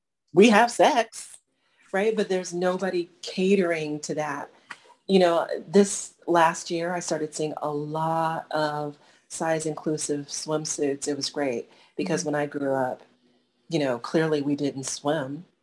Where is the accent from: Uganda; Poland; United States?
United States; born there; I was born in the United States, I have a college education, blah, blah, blah.